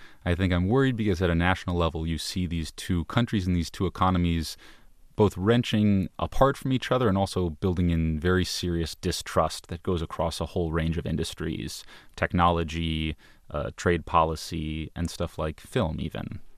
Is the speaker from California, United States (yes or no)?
yes; Palo Alto, California, United States; I grew up mostly in Palo Alto